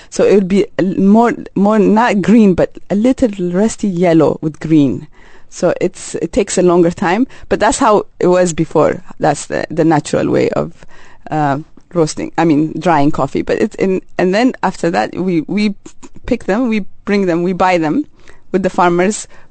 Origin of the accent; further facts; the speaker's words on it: Harar, Harari, Ethiopia; it was also a way to give back to the community I am from. I'm from Harar.